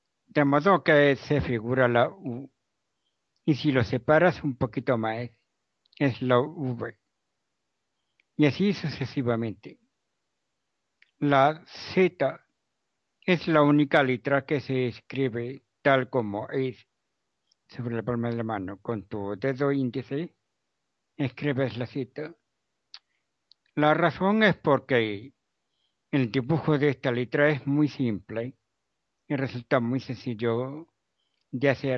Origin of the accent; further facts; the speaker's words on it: Córdoba, Andalusia, Spain; Hola amigos … de Córdoba, España.